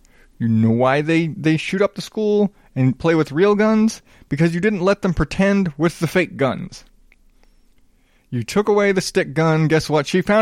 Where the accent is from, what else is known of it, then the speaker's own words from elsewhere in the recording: the South, United States; And again, I grew up in the South. You played cowboys and Indians.